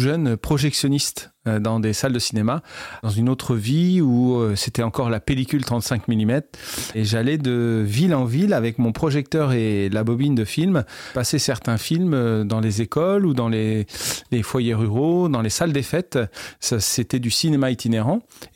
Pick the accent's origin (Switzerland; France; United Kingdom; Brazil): France; Centre-Val de Loire; moi je suis originaire de la région centre, la Touraine, le Berry, toutes ces régions centrales.